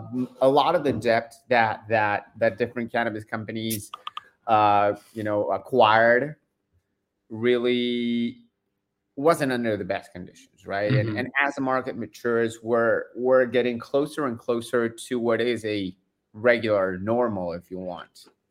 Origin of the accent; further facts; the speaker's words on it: Argentina; Big news out of Argentina, my home country.